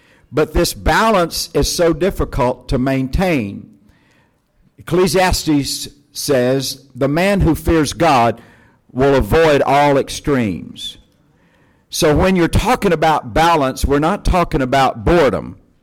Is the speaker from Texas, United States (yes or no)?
yes; Texas, United States; accent: southern; also born or lived in Arkansas; Well, I was born and raised in Texas, and I spent 20 years in Arkansas, and so we don't speak the Queen's English.